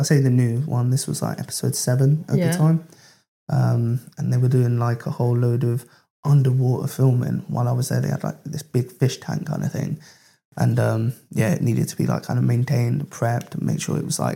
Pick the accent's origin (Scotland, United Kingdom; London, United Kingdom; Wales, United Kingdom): London, United Kingdom; I suppose it's perks of like growing up in London.